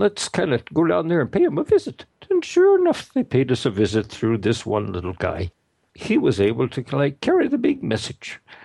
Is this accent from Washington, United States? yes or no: no; Kansas City, Missouri, United States; also born or lived in Clayton, Missouri; they had a gift shop in a suburb of St. Louis, Missouri, and they bought it when I was about 15. We moved from Kansas City to Clayton, Missouri